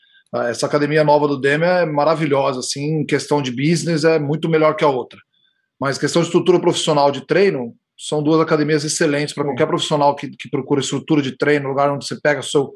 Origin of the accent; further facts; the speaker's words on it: São Paulo, Brazil; Eu nasci em São Paulo, sou de São Paulo